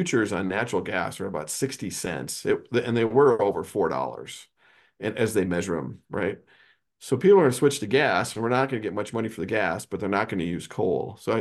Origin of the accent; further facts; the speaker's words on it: Gillette, Wyoming, United States; You know, if there's nobody there from Gillette, I may not go. But if I've got somebody from my hometown willing to make the trip and come talk to me, that means something extra.